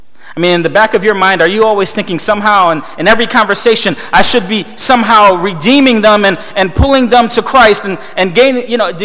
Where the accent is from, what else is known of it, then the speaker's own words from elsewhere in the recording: Elmira, New York, United States; also born or lived in Pennsylvania / Florida; When I was a kid, we moved around quite a bit. We moved from Elmira to Pennsylvania to Florida, back to Elmira, back to Pennsylvania.